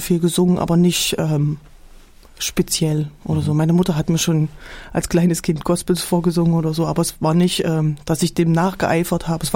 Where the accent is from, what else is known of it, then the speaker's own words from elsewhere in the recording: Germany; Und habe ab der 5. Klasse Klavier gelernt, weil ich da eine ganz große Leidenschaft hatte und meine Eltern mir das auch in DDR-Zeiten wirklich möglich gemacht haben.